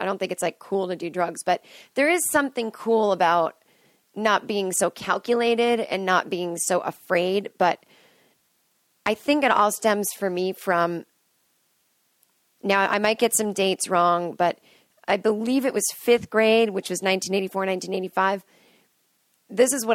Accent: Boston, Massachusetts, United States; because I grew up in right outside of Boston.

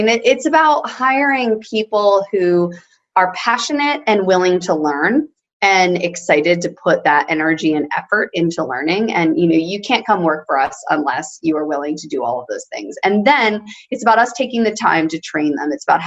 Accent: New Jersey, United States; also born or lived in Greenville, South Carolina; I was born in South Carolina. My grandparents had retired there and lived there. And, you know, even though, and I lived in Greenville, South Carolina till I was about 7, and then we moved up to New Jersey.

